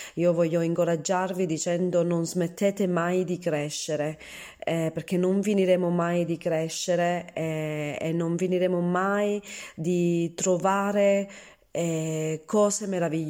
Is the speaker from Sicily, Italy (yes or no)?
yes; Palma di Montechiaro, Sicily, Italy; sono di Palma di Montechiaro